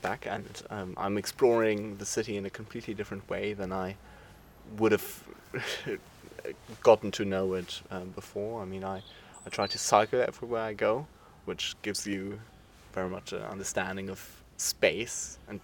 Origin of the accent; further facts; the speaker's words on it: Frankfurt, Hesse, Germany; now in London, United Kingdom; So I was born in London, lived here for 7 years until my parents moved to the vicinity of Frankfurt in Germany, where I've lived for most of my life. But now I've returned to London just before the second lockdown began